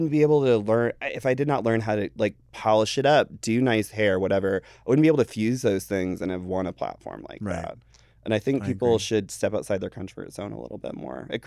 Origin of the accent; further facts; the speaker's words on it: Atlanta, Georgia, United States; Like if I say I'm from Atlanta, I'm proud to be from Atlanta.